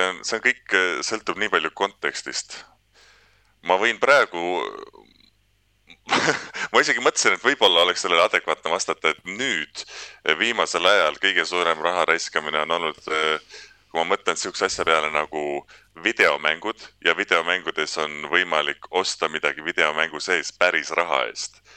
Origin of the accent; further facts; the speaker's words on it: Tartu, Tartu County, Estonia; now in Tallinn, Estonia; mina olen muidu Tartu poiss, aga praegu olen Tallinnas. Ma olen siis Eesti vabakutsane näitleja.